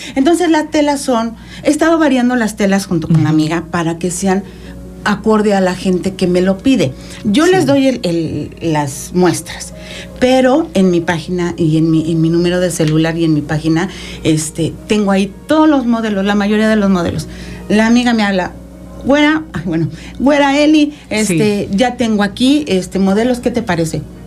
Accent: State of Mexico, Mexico; now in Cuernavaca, Mexico; Nosotros venimos del Estado de México. Sí. Yo tengo ya 4 años viviendo aquí en Cuernavaca.

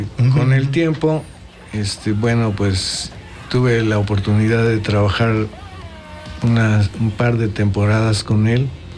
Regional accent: Mexico City, Mexico; Yo vivía en la Ciudad de México. De hecho, soy de la Ciudad de la Ciudad de México.

